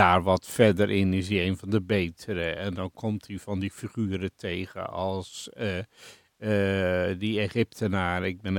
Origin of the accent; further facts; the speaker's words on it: Rotterdam, South Holland, Netherlands; Ik krijg het nauwelijks door de strot als Rotterdammer.